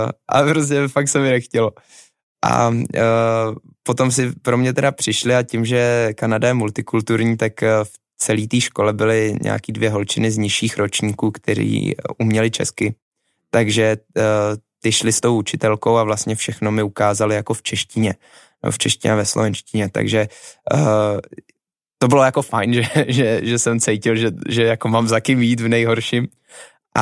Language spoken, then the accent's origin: Czech; Prague, Czechia; všechno se to točilo vlastně celý to dětství kolem té trati v Troji